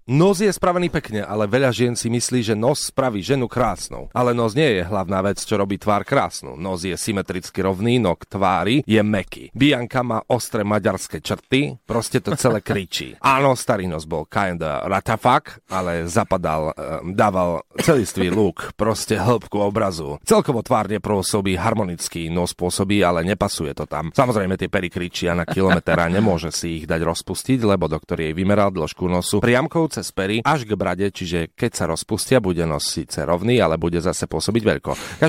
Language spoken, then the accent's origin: Slovak; eastern Slovakia, Slovakia; Tak ono, pozri, ja som chalanísko z východu.